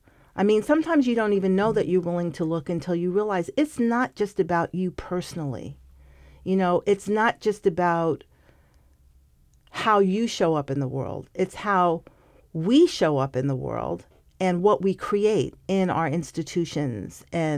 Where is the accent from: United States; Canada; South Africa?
United States; New York City, New York; And I grew up in Harlem, understanding very clearly what it meant to live where I lived